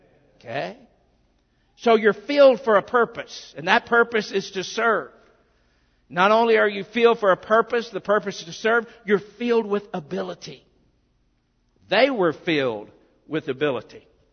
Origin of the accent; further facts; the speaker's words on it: Des Arc, Arkansas, United States; You see, I'm from Des Arc, Arkansas. I'm not the only one. Michael is too. Josh has roots there.